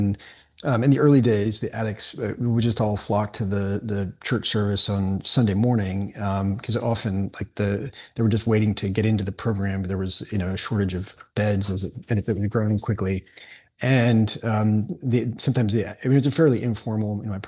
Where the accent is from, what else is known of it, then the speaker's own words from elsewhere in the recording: Spain; And my wife's American, and but because I grew up in Spain, I want him to be bilingual.